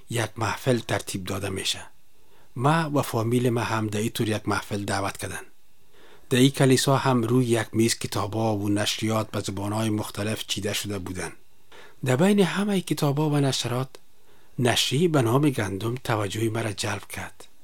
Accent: Kabul, Afghanistan; moved away; در شهر کابل تولد و بزرگ شدیم.

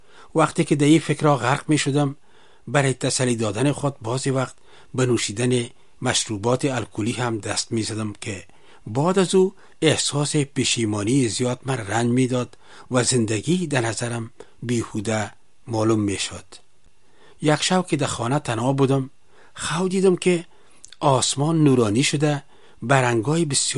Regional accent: Kabul, Afghanistan; که 40 سال پیش در شهر کونی کابل به دنیا آمدیم. تحصیلات ابتدایی و عالی خود در شهر کابل به پایان رساندم

